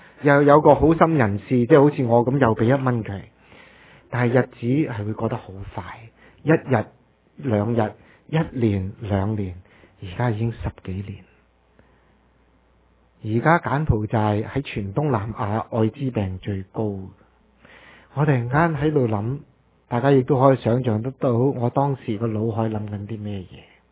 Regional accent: Canada; 我不是中国人，我是加拿大人。

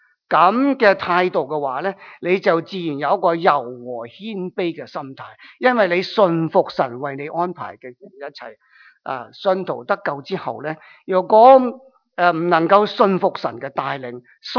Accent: Guangdong, China; 我哋广东人话咧，恶死啊吓，

